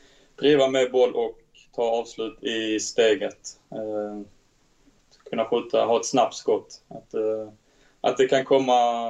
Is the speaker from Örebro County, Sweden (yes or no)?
no; Malmö, Skåne, Sweden; jag är född och uppvuxen i Malmö